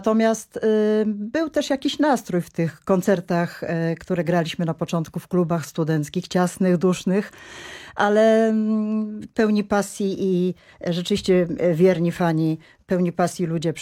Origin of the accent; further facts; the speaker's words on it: Kielce, Świętokrzyskie Voivodeship, Poland; Pochodzimy z tego samego miasta, mianowicie z Kielc.